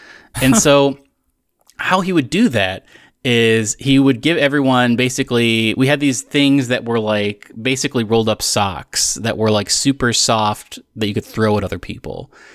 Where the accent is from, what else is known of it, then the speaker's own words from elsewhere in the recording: Texas, United States; I grew up in Texas, and one of the things we would